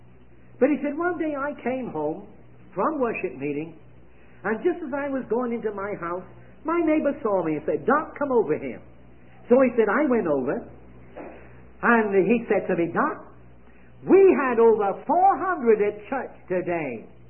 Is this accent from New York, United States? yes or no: yes; Rochester, New York, United States; I was traveling to Albany, New York, from my hometown in Rochester, New York State, and on to New York.